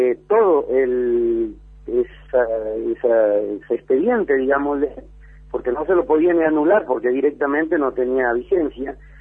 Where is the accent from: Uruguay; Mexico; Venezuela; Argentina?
Argentina; Río Muerto, Chaco; soy nacido y criado aquí en Río Muerto.